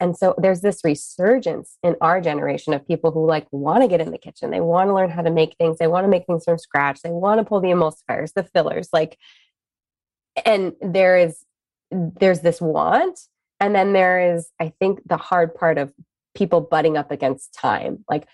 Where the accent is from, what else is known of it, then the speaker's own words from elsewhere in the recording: California, United States; I grew up in SoCal, right? So I didn't have the culinary explosion that you grew up with.